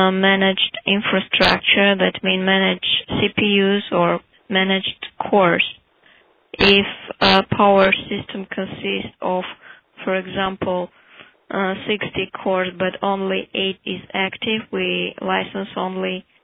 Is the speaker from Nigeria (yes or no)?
no; Russia; English is a second language; I'm from Russia.